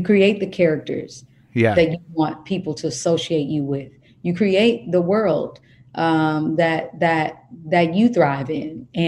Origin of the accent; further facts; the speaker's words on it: Kansas, United States; because I am from Kansas, I did watch